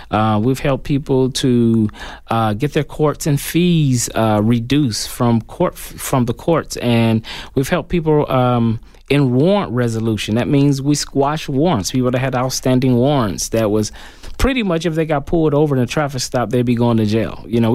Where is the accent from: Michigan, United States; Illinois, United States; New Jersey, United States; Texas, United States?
Michigan, United States; Where I'm from, I'm born and raised in Michigan, so we didn't call them county attorneys.